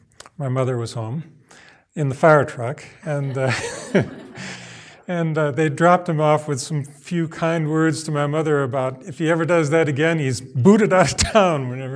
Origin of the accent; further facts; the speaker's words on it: Midwest, United States; We grew up in the Midwest. I grew up in the Midwest